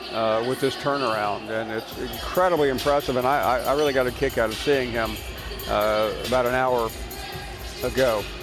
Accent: Memphis, Tennessee, United States; I grew up in Memphis. My family, we were devoted fans of the local team there.

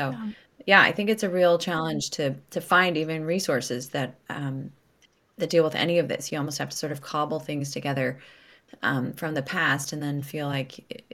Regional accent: West Coast, United States; also born or lived in Rome, Italy / Poland / France; I lived all over the place. I lived in Rome. I lived in Poland. I lived in France. I grew up on the West Coast, so I was used to traveling back to see my family a lot.

